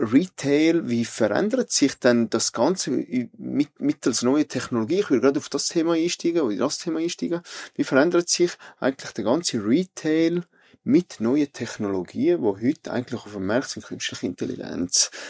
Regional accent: Italy; German is a second language; now in Switzerland; Ich komme ja aus Italien, oder?

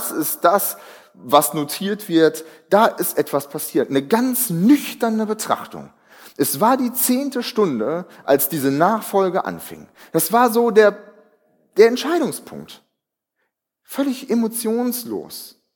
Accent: Northern Germany, Germany; Also, ich meine, uns bewegt nichts als Norddeutsche, ne?

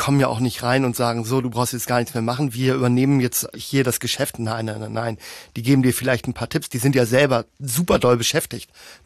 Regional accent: Hamburg, Germany; Wir kommen noch beide hier aus Hamburg

